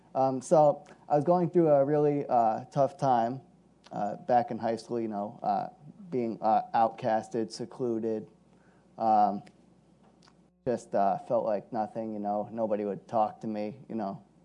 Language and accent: English; Mechanicville, New York, United States; So I grew up in Mechanicville, New York, and I went to Mechanicville High School.